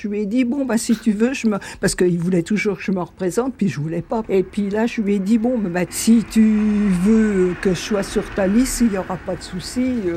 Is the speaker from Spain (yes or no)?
no; Pucé, Nouvelle-Aquitaine, France; born there; je suis née à Pucé. Dans cette maison, de l'impasse des Tilleuls, en 48.